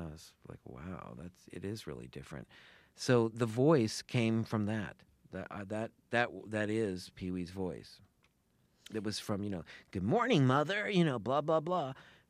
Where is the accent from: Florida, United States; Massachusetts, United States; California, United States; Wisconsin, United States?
Florida, United States; Sarasota; which was in my hometown, Sarasota, Florida.